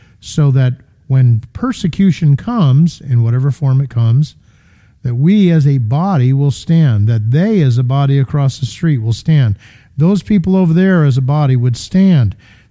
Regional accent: Connecticut, United States; Okay, I'm from Connecticut, but I learned this in studying Greek, that y'all is a legitimate biblical term.

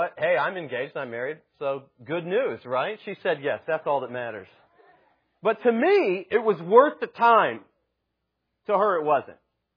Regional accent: Midwest, United States; I'm from the Midwest, okay?

